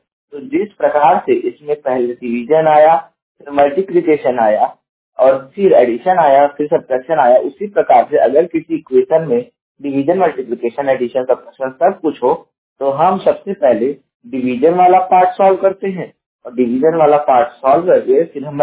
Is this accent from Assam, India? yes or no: no; Jaunpur, Uttar Pradesh, India; मैं उत्तर प्रदेश के जौनपुर जिले का निवासी हूँ